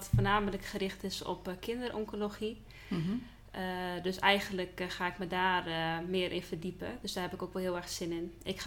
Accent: Emmen, Drenthe, Netherlands; moved away as an adult; also born or lived in Haarlem; now in Amsterdam, Netherlands; Ik ben 26 jaar. Ik kom uit Drenthe, uit Emmen. Ik heb daar een hele fijne jeugd gehad. Mijn ouders wonen daar nog steeds. Toen ik 19 was, ben ik verhuisd naar Haarlem. Daar heb ik 2 jaar gewoond. Op mijn 21ste ben ik verhuisd naar Amsterdam.

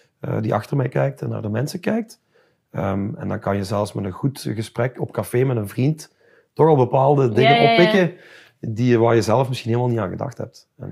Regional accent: Belgium; dat we als Belgen echt moeten durven zeggen dat we op bepaalde vlakken ook gewoon de beste of heel goed zijn.

